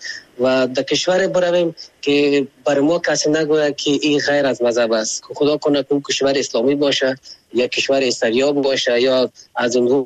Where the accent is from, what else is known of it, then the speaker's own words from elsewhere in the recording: Afghanistan; ما خو افغان هستیم